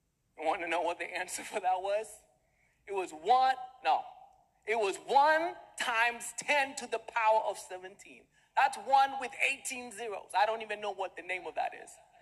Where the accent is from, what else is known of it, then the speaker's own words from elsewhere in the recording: Kenya; I was born and raised in Kenya. And in my upbringing, there's a lot of things that I lacked. We were brought up in a very humble home.